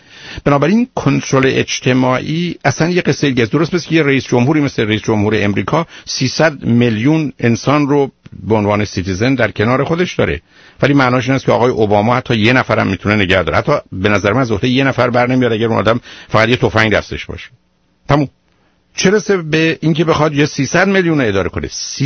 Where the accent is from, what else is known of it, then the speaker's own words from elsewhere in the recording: Iran; moved away; 2 سال قبل از انقلاب از ایران بیرون آمدم